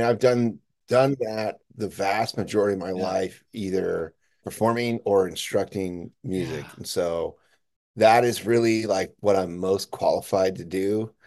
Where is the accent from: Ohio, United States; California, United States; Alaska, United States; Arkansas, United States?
Alaska, United States; Anchorage; I love it. I grew up in Anchorage, and so I'm pretty used to it.